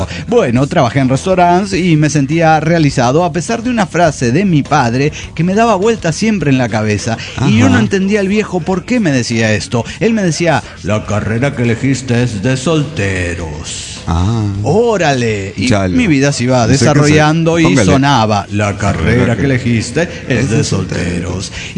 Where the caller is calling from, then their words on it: Tarija, Bolivia; de Tarija, Bolivia.